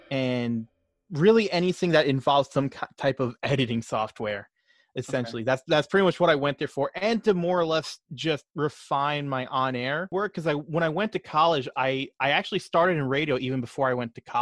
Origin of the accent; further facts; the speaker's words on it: Long Island, New York, United States; Yeah, just going off the fact that I was from Long Island, I've been dubbed … from that point on.